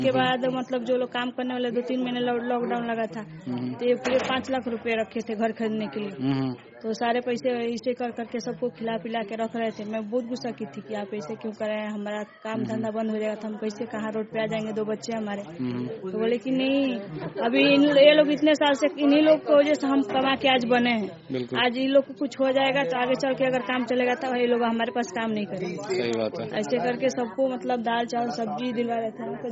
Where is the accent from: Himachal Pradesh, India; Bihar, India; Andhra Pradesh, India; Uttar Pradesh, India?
Uttar Pradesh, India; Kushinagar; now in Avinashi, India; हम कुशीनगर, यूपी।